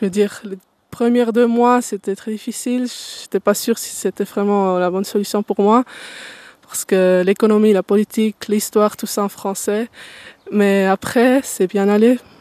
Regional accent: Vienna, Austria; first language German; French is a second language; now in Teufelen, Switzerland; Je suis née à Vienne et puis j'habite à Teufelen maintenant. J'ai fait l'école obligatoire normale à Vienne

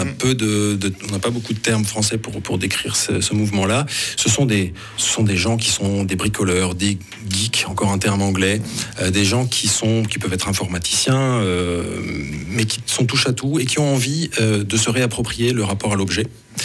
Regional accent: France; Donc en tant que Français, je considère que l'école suisse est de loin préférable à l'école française.

